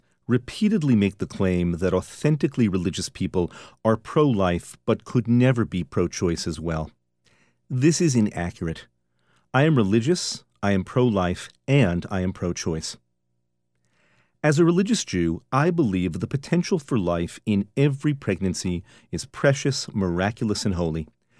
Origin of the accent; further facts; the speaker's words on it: United States; As an American, I believe firmly that the separation of church and state and freedom of religion are non-negotiable.